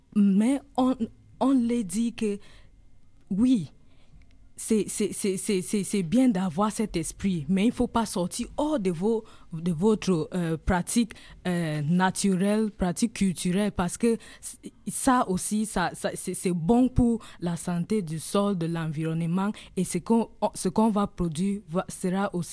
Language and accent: French; Bamenda, Northwest Region, Cameroon; je vais vous expliquer quelque chose qui se passe maintenant chez nous à Bamenda